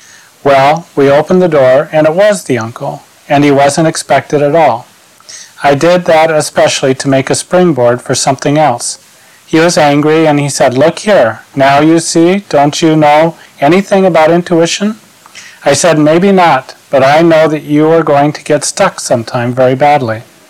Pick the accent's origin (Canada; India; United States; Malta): India; born there; all the civil surgeons where I was born in India could do nothing